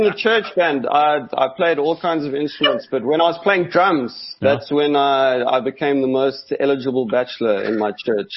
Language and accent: English; Johannesburg, Gauteng, South Africa; Because I grew up in Joburg, a lot of my friends are there